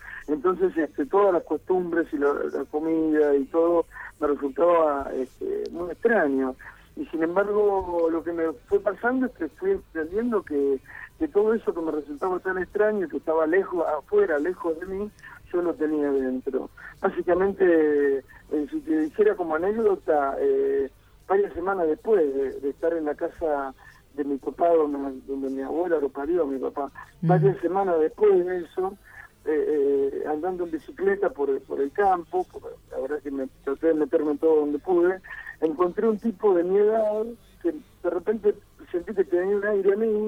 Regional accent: San Nicolás, Argentina; born there; yo nací en San Nicolás y era el primer hijo de chino que había

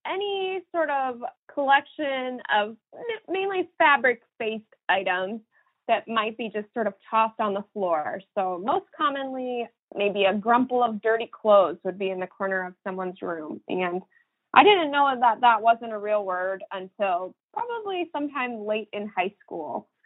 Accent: Ohio, United States; I grew up around Cleveland

